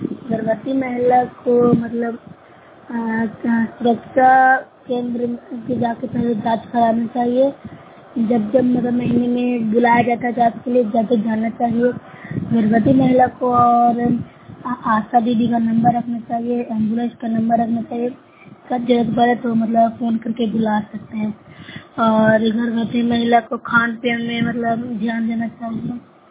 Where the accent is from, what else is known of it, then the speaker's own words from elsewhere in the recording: Noorsarai, Bihar, India; मैं नूरसरा ब्लॉक से हूँ, जिला नालंदा की निवासी हूँ।